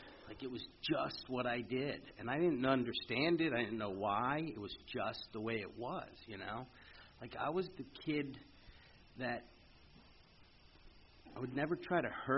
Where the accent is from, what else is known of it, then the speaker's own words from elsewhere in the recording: Pennsylvania, United States; I grew up up in the Lehigh Valley, not far from here.